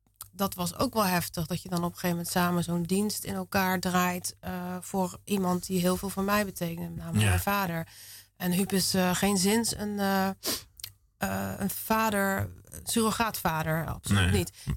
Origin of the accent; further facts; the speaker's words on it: Zeeland, Netherlands; In Zeeuws-Vlaanderen.